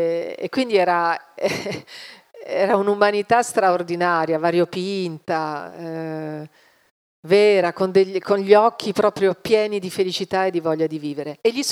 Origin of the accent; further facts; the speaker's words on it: Savona, Liguria, Italy; born there; also born or lived in Milan; vivevo poi a Milano, anche se in realtà sono nata a Savona, però i miei separati, quindi poi ho vissuto in collegio